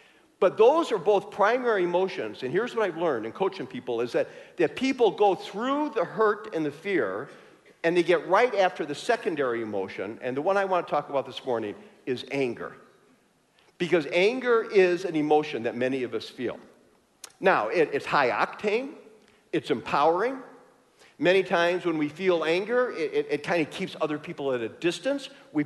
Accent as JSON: {"language": "English", "town": "Chicago", "region": "Illinois", "country": "United States", "tie": "born or raised there", "said": "I grew up in Chicago."}